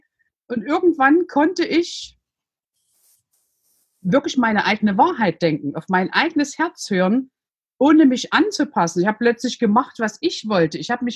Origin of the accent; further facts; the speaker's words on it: Saxony, Germany; Man hört es, ich bin aus Sachsen, ich bin in der DDR groß geworden